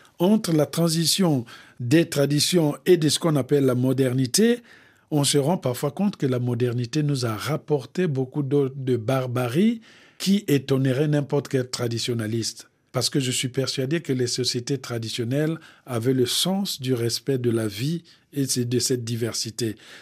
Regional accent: Bouenza, Republic of the Congo; chez nous, au Congo, le plus souvent, quand on parle de la mort, en tout cas du côté de la Bouenza

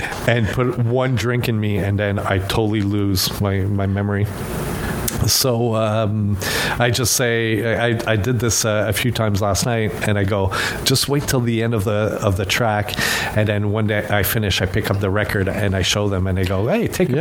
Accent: Canada; accent: French Canadian; No, it's my French Canadian accent.

